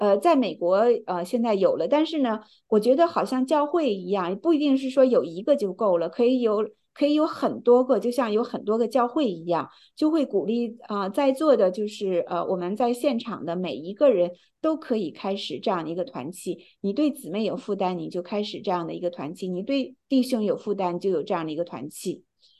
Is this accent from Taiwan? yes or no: no; China; 我们中国人讲生命在运动的时候